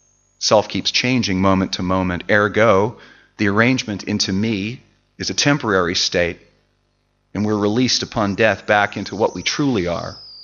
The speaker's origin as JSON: {"language": "English", "town": "Baltimore", "region": "Maryland", "country": "United States", "tie": "born or raised there", "said": "native of my hometown of Baltimore, and indeed a graduate of my very seminary."}